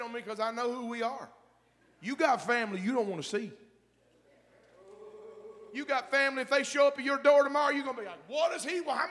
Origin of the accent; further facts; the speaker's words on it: the South, United States; I'm in the South. I'm from the South. I are one of y'all.